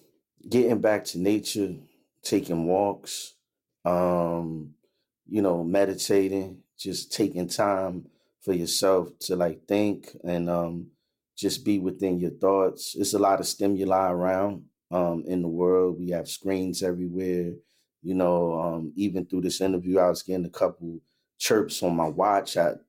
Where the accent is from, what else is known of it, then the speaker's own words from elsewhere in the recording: Newport News, Virginia, United States; also born or lived in Brooklyn; I've been in Virginia most of my life. I was born in Brooklyn, but I moved to Virginia very early.